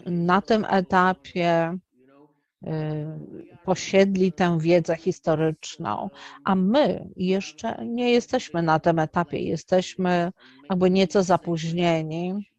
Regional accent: Opava, Moravian-Silesian Region, Czechia; Polish is a second language; I ci ludzie mieszkali również tam, blisko miejsca, w którym ja spędziłem dzieciństwo.

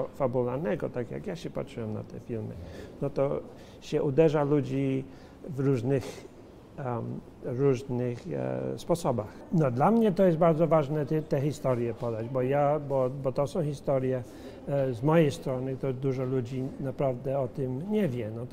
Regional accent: London, United Kingdom; bo ja jestem urodzony w Londynie, mieszkam całe życie i żyję całe życie w Anglii.

